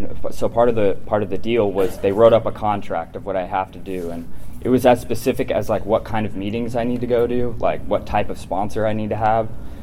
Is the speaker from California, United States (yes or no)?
yes; Simi Valley, California, United States; And I grew up in Simi with him and my mom in Agora. And so I'd always grew up in this house in Simi